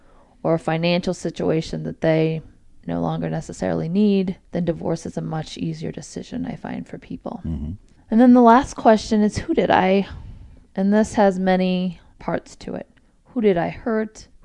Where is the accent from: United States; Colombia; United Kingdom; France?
United States; Colorado; I'm originally from Colorado.